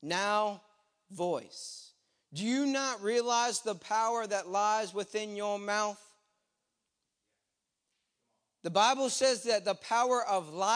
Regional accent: Zanesville, Ohio, United States; One around my city, my hometown city, Zanesville, and one around our state capital, Columbus

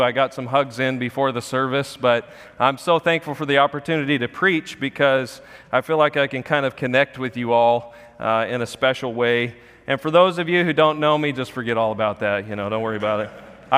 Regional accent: Arizona, United States; I remember the youth would always accuse me of having an accent because I'm from the South in Arizona, you know.

